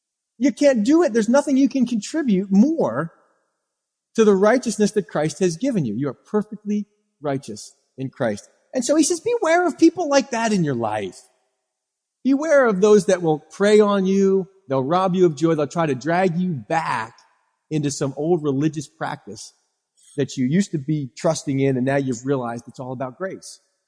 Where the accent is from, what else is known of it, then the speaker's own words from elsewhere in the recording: United States; born there; I was born in America and I was baptized as an infant.